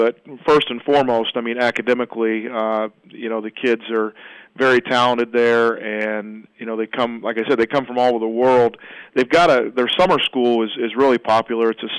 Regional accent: Indiana, United States; I grew up in Indiana my entire life

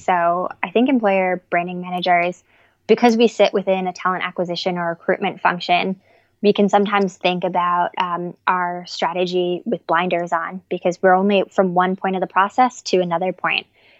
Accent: United States; Yeah, I mean, as an American, I just think Michelle Obama is just absolutely amazing.

